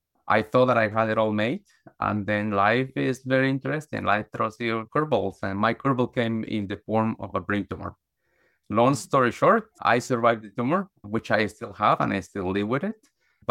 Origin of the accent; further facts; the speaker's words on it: Guatemala; born or raised there